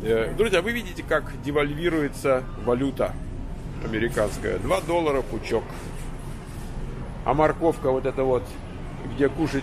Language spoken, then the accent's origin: Russian; Moscow, Russia; Я рос в Москве. Там в Подмосковье груши не растут.